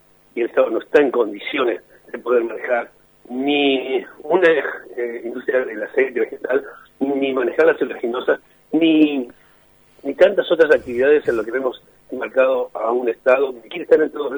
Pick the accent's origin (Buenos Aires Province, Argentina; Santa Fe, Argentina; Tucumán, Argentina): Buenos Aires Province, Argentina; Quilmes; yo me acuerdo cuando era chico, vivía en Quilmes también, y podía salir a la calle